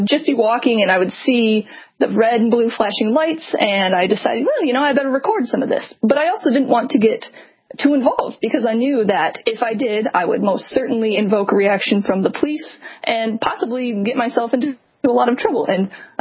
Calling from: Austin, Texas, United States; Hi, I'm calling from Austin, Texas.

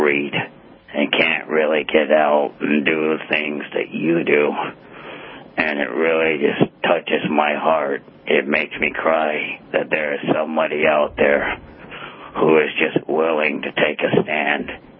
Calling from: West Des Moines, Iowa, United States; And I'm calling you from West Des Moines, Iowa.

